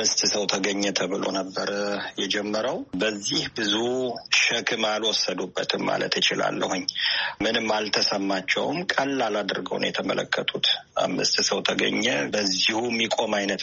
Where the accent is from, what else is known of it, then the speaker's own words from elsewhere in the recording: Jimma, Oromia, Ethiopia; moved away as an adult; now in Milan, Italy; አማርኛ የለመድኩት እንግዲህ የተወለድኩት በኢትዮጵያ ጅማ ከተማ ላይ ነው። እዛ ተወልጄ ነው ያደግኩት። እስከ 22 ዓመት አካባቢ እዛ ኖር ያለሁኝ። ከዚያ በኋላ ነው እንግዲህ ወደዚህ በሚሊተሪ ሰርቪስ የመጣሁት።